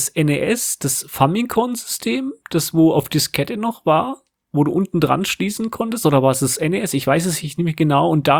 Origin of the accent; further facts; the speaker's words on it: Bavaria, Germany; Und dann gab es noch ein bisschen Bayerischer Rundfunk, also da, wo ich aufgewachsen bin.